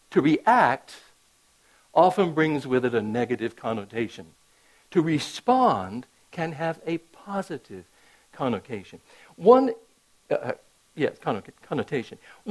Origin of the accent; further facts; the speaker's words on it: North Carolina, United States; I think it's because I grew up in North Carolina. We didn't have much snow in North Carolina.